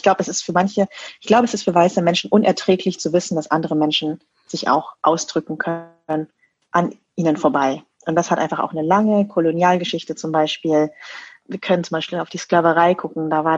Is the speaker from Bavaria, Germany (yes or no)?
yes; Bavaria, Germany; Also ich bin auch in Niederbayern groß geworden, super konservative Gegend, Kleinstadt.